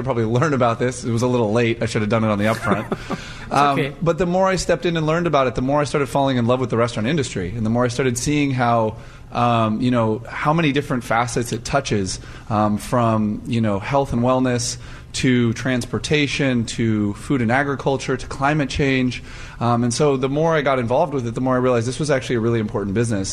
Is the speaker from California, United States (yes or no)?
yes; Los Angeles, California, United States; now in Oregon, United States; I grew up in Los Angeles. Sushi is my favorite food. And when I moved to Oregon